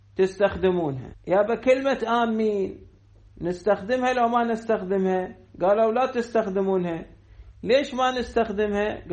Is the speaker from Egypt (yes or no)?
no; Najaf, Najaf Governorate, Iraq; عندنا بالنجف مركز الأبحاث العقائدي،